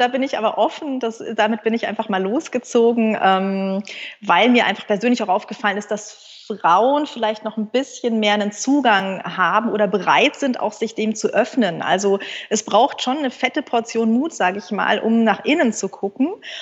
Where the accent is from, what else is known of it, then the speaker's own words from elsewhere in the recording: Munich, Bavaria, Germany; Ich bin ein Münchner Kindl und konnte, glaube ich, eher Skifahren als laufen.